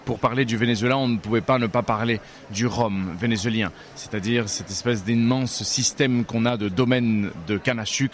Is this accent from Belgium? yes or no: no; Paris, Île-de-France, France; born there; moi je suis né à Paris, mais de deux parents totalement latino-américains.